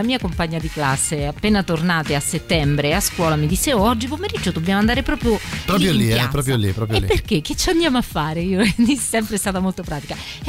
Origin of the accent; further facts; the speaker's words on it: Lazio, Italy; io insomma, che vengo dai Castelli